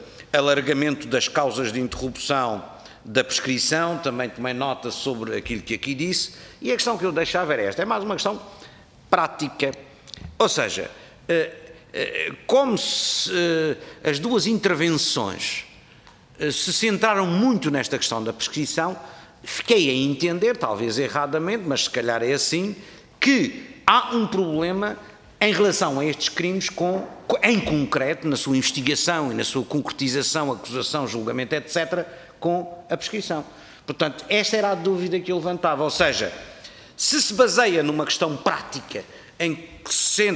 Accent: Madeira, Portugal; Eu estou à vontade para falar como madeirense, porque na Madeira já não há paraísos fiscais.

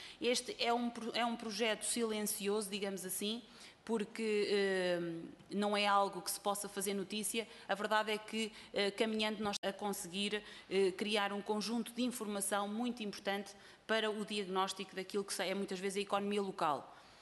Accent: Portugal; a primeira coisa que nós sentimos falta quando saímos de Portugal é precisamente, para além do pai e da mãe, das saudades da família, é as saudades da comida.

